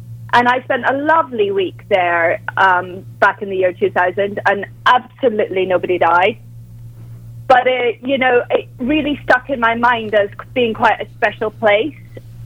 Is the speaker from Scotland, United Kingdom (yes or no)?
yes; Scotland, United Kingdom; accent: Scottish; I think there's quite a lot of Scots still in my accent, particularly if I've had a glass of wine.